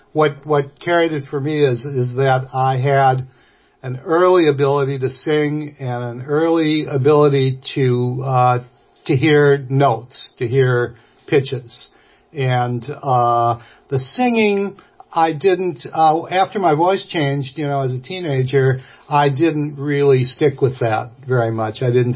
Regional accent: Milwaukee, Wisconsin, United States; I'm from Milwaukee. I don't know any of this stuff.

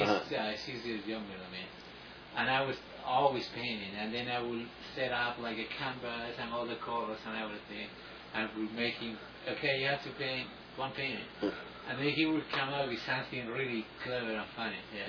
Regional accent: Santander, Cantabria, Spain; I'm from Cantabria, a city called Santander.

